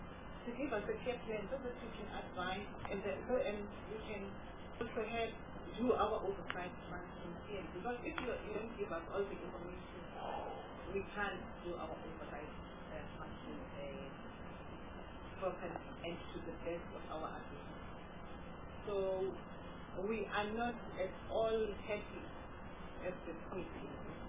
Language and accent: English; Botswana; Fortunately, I'm from Botswana, and I have an experience.